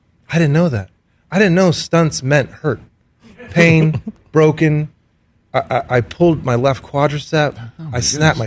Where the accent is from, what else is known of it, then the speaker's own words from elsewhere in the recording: California, United States; also born or lived in San Antonio, Texas; and then grew up in SoCal.